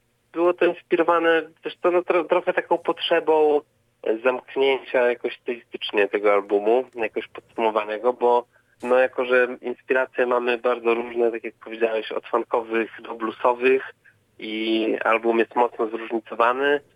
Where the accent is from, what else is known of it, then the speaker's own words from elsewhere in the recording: Olsztyn, Warmian-Masurian Voivodeship, Poland; pochodzimy z Olsztyna